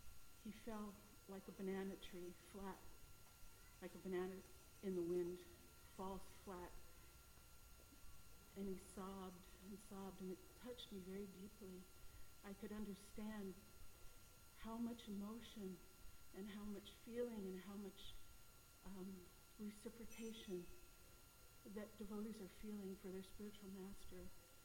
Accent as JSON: {"language": "English", "region": "Hawaii", "country": "United States", "tie": "born or raised there", "said": "Everyone who knows me knows I'm from Hawaii, born and raised, and all of my experiences with Srila Prabhupada happened there."}